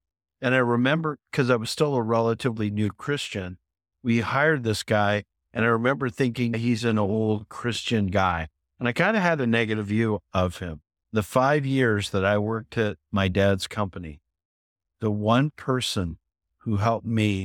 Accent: Calgary, Alberta, Canada; moved back to my hometown, Calgary, Canada, and my dad had a trucking company

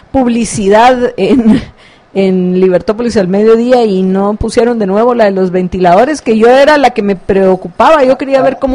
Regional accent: Guatemala; los guatemaltecos somos

